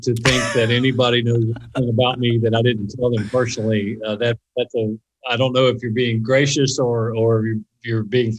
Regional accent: Jacksonville, Texas, United States; also born or lived in Midland / Garland; I was born in Midland, Texas, which is way west, as you know, and then lived in Garland for a while, then went to high school in Jacksonville, Texas, which is near Tyler.

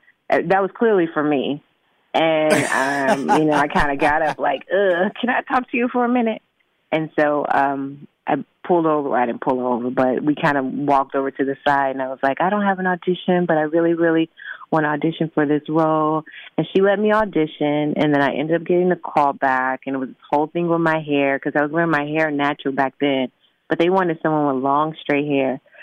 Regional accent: Chicago, Illinois, United States; Well, I was born and raised in Chicago.

